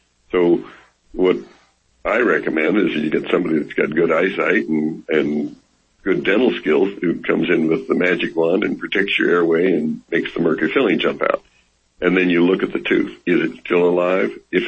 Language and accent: English; Kansas, United States; I'm from Kansas.